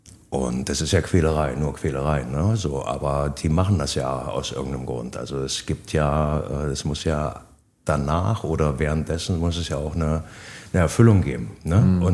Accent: Germany; Ich komme ja aus der DDR.

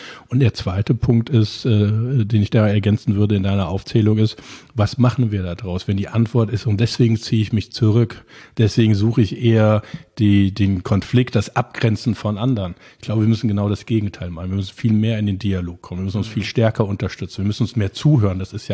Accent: Cologne, North Rhine-Westphalia, Germany; born there; Nein, ich bin ja gebürtiger Kölner

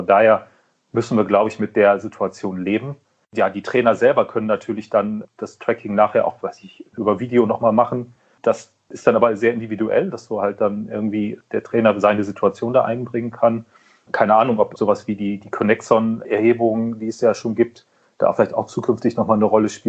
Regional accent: Kiel, Schleswig-Holstein, Germany; born there; Und ich bin gebürtiger Kieler, dann liegt der THW nahe.

